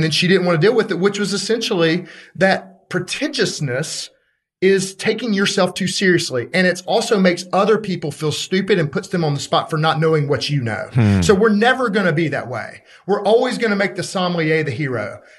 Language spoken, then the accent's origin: English; Birmingham, Alabama, United States; I'm from Birmingham, Alabama. I drink wine out of a Solo cup.